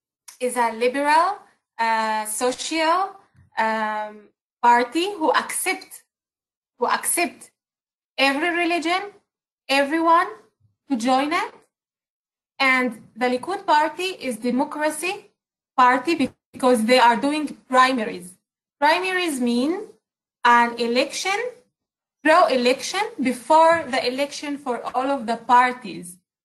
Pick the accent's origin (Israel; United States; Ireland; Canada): Israel; They give me more motivation to be strong enough in order to speak the truth about my country, Israel.